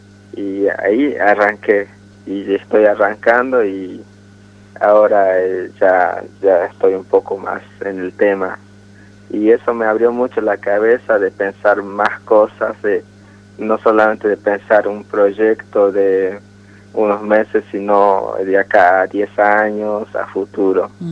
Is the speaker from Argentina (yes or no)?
yes; Misión Chaqueña, Salta, Argentina; Spanish is a second language; Y cuando me fui de Misión Chaqueña a la ciudad, empecé la universidad.